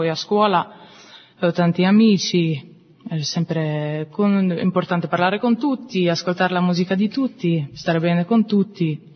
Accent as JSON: {"language": "Italian", "country": "Germany", "second_language": "Italian", "said": "ho 28 anni, vengo dalla Germania. Sì, vengo da una famiglia molto numerosa, siamo in 7 figli e sono la penultima"}